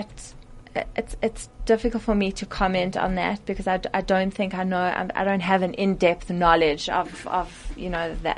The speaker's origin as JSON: {"language": "English", "country": "South Africa", "said": "For me as a South African, I feel like, you know, Mandela Day and feeling so proud of being South African"}